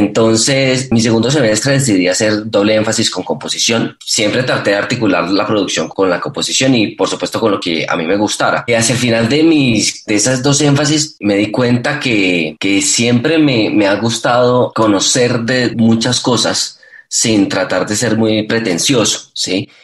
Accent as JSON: {"language": "Spanish", "town": "Buga", "region": "Valle del Cauca", "country": "Colombia", "said": "desde pequeño tuve clases de piano en Buga. Yo soy originalmente de Buga."}